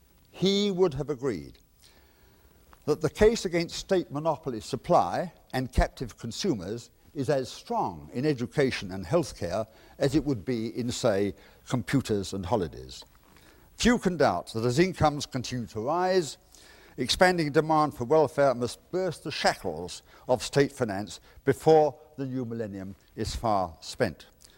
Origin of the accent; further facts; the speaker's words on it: England, United Kingdom; as an Englishman proud of the progress achieved by the true liberals in the mid-19th century